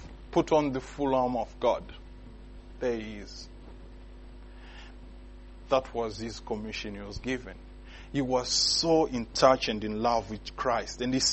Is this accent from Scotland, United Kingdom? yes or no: yes; Edinburgh, Scotland, United Kingdom; I said, I'm from Edinburgh. I'm staying in Edinburgh.